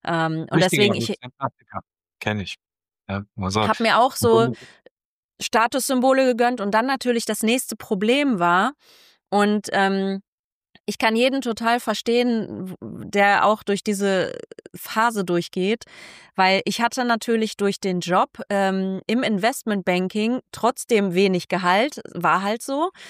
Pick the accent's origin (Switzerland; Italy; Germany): Germany; Solingen, North Rhine-Westphalia; Den konnte man nämlich in Solingen, meiner Heimatstadt, sehr gut machen